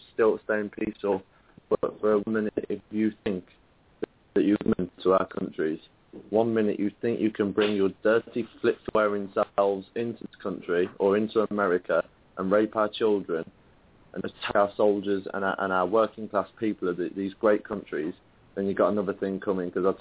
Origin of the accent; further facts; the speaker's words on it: United Kingdom; We are working class people. We work hard. We're normal people. We're the Sikhs. We're the British. We're the Hindus, you know. We're the Christians in this country.